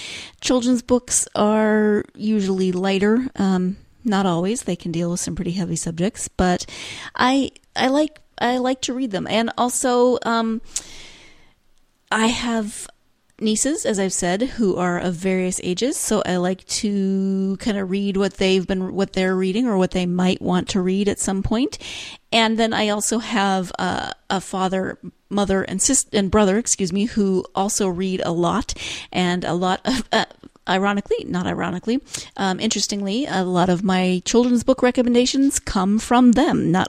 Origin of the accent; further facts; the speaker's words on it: Montana, United States; that's a whole culture that growing up in Montana is very different from where my growing up experience.